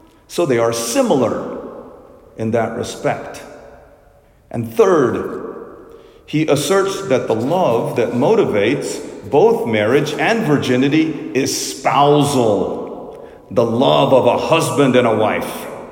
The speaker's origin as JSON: {"language": "English", "country": "India", "tie": "born or raised there", "also_born_or_lived": "Little Rock, United States", "said": "Growing up in India and later in Little Rock, we were not particularly super devout Catholics."}